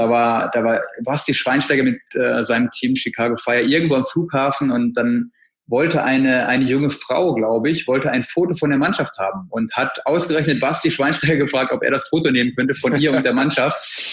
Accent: Bad Oeynhausen, North Rhine-Westphalia, Germany; ich komme aus Bad Oeynhaus, aus einer kleinen Stadt

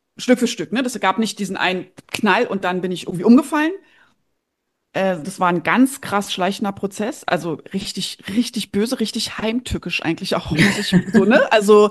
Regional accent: Berlin, Germany; born there; wir haben zu dem Zeitpunkt im Umland von Berlin, also wir sind Berliner gebürtig beide, mein Mann und ich, und haben dann im Umland gewohnt

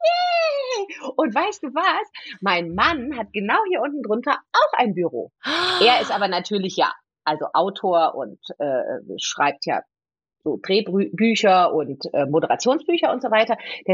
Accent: Bergisch Gladbach, North Rhine-Westphalia, Germany; also born or lived in Bonn; In Bonn. Geboren in Bonn, in Bergisch Gladbach aufgewachsen.

